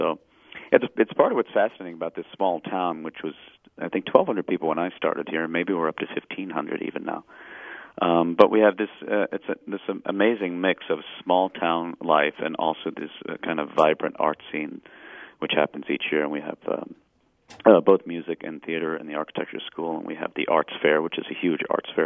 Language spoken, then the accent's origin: English; New York, United States; I just always thought there always were ambulances. I was from New York. I never even thought that some towns have a volunteer.